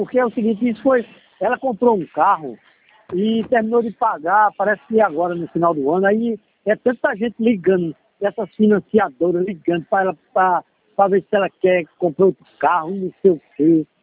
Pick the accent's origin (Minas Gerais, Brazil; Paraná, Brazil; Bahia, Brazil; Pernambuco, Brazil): Pernambuco, Brazil; Timbaúba; Timbaúba, eu sou de Timbaúba